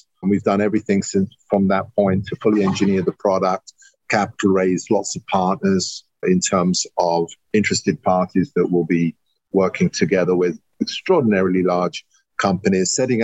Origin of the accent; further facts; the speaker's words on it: United Kingdom; now in United States; I'm a flag-waving American now. I grew up in the Italian. I grew up in the UK.